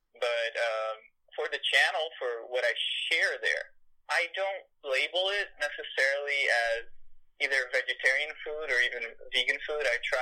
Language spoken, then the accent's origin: English; São Paulo, Brazil; And since I'm actually from Brazil, I grew up in São Paulo, which is the biggest city there in Latin America. It was a concrete jungle, right?